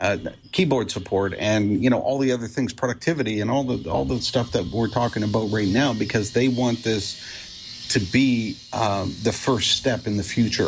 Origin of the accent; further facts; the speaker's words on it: Canada; Being Canadian, you know, we skate around everywhere we go, even sometimes down to the store.